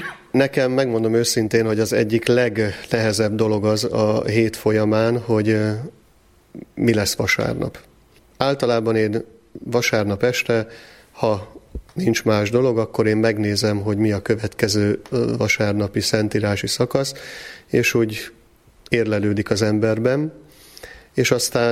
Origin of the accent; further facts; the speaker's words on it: Sümeg, Veszprém County, Hungary; now in Pápa, Hungary; több mint 16 éve vagyok itt pápán, sümegi származású vagyok, tehát most már egy kicsit talán pápainak is mondhatom, meg vallhatom magam.